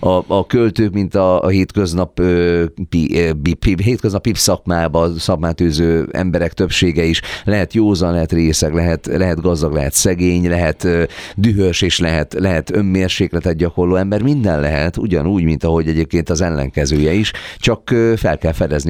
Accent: Nyíregyháza, Szabolcs-Szatmár-Bereg, Hungary; born there; én Nyíregyházán születtem, és az anyukám ebben az iskolában tanított

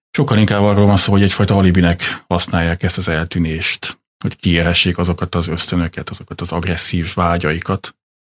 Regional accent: Szentlászló, Baranya, Hungary; én is egy nagyon kicsi faluban nőttem föl, Szent László Baranya megyében, ahol hasonló volt a falu lakossága

